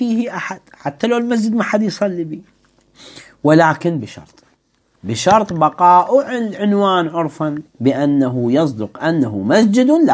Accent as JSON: {"language": "Arabic", "country": "Iraq", "said": "عندنا بالعراق مثلا"}